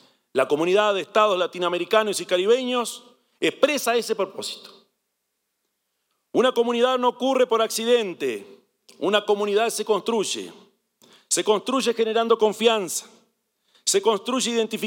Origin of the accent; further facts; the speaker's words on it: Uruguay; es coherente con una convicción que forma parte de nuestra identidad como uruguayo